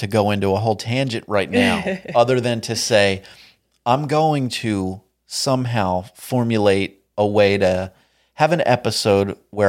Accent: United States; But speaking as an American who's lived in America all his life, let me tell you, Christmas is a big deal.

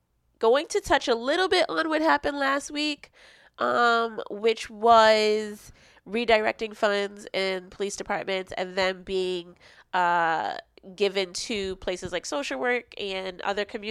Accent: Boston, Massachusetts, United States; You guys know I'm from Boston and they just banned the chokehold.

